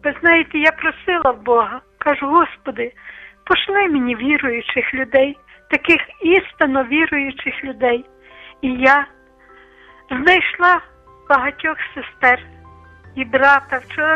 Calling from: Lviv, Lviv Oblast, Ukraine; я зі Львова.

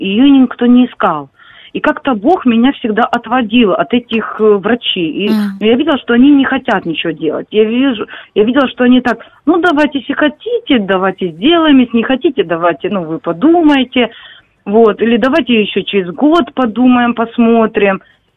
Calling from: Kharkiv, Kharkiv Oblast, Ukraine; я із Харкова.

